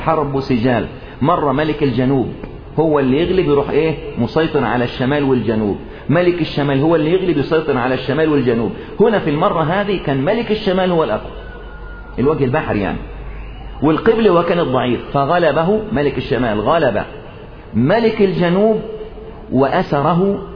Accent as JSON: {"language": "Arabic", "country": "Egypt", "said": "وبيفكروا عندنا في مصر بقى ان بعد الدولة المدنية"}